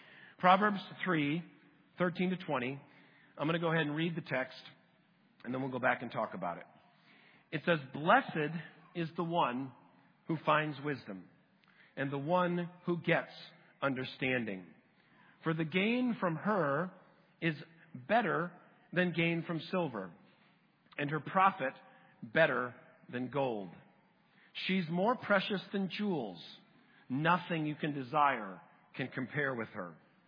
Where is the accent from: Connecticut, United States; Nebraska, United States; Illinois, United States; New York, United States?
Connecticut, United States; I grew up in Connecticut, was climb trees. We had pine trees all over the place, the good sappy ones.